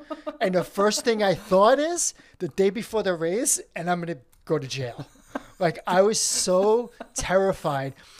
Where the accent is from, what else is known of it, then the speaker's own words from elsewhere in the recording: New York, United States; like you mentioned, I'm from New York.